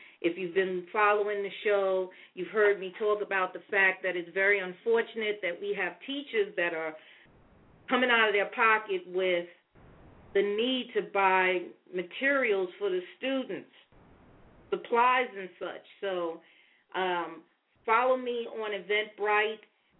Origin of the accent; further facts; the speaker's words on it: New York City, New York, United States; These are all of my Facebook friends and a couple of who in which I grew up with in Crown Heights.